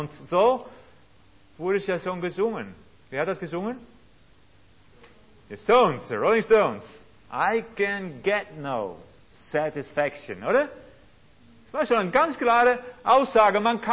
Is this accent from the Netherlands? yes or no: yes; Netherlands; Also, ich bin Holländer und ich habe zu Hause auch mal ein bisschen was Drogen genommen.